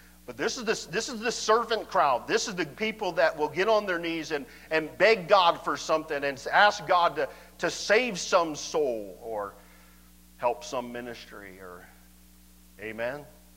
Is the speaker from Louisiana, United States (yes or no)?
no; Hammond, Indiana, United States; I grew up over here in Hammond, Indiana.